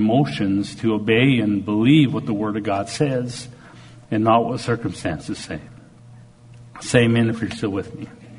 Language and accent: English; Canada; I'm kind of polite. I'm Canadian mostly